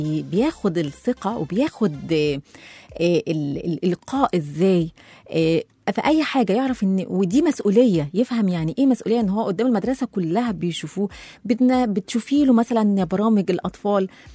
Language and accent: Arabic; Egypt; لا ده احنا ما شاء الله لا لا كمصريين بنحب الحاجات دي